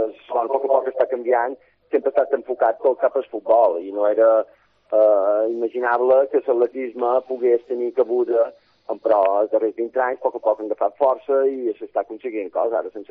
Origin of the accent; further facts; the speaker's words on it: Ciutadella, Balearic Islands, Spain; fa molts anys que vinc a Ferreries, 40, 50, bé, 40 i pico, però jo som de Ciudadella.